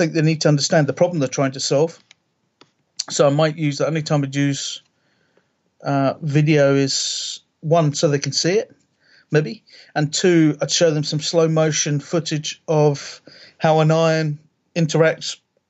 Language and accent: English; Ayr, Scotland, United Kingdom; also born or lived in Dundee; So I was brought up in Scotland, born in Dundee, and then moved to Ayr. So I was on both coasts of Scotland.